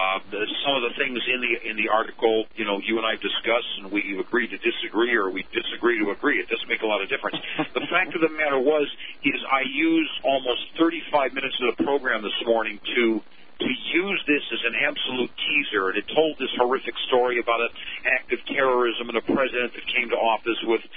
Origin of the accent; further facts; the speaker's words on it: United States; And as an American, I have every right to challenge.